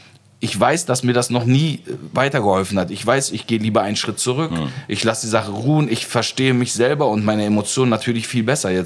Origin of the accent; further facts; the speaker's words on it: Turkey; also born or lived in Aachen, Germany; ich in der Türkei aufgewachsen bin und in Aachen